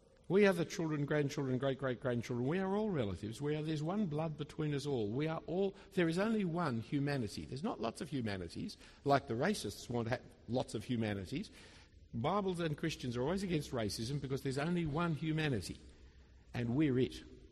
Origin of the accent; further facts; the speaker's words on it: Australia; born there; I was born in Australia. I've never been to Denmark.